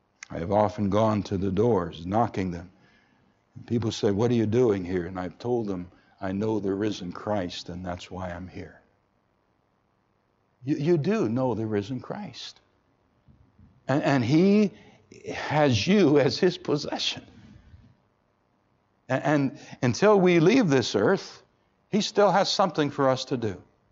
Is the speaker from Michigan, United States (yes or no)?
yes; Pontiac, Michigan, United States; It was on the other side of Michigan by the Grand Rapids areas. I was from the Pontiac side, 2 hours away.